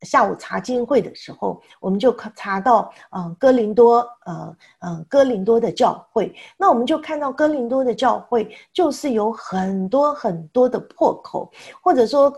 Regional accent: China; 我们中国人里面过去观念的教导或错误里面会讲到哈，女人哈无才便是德

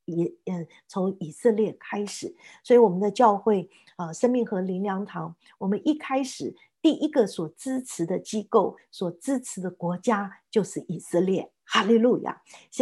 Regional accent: China; 就拿出我们中国人的冲啊

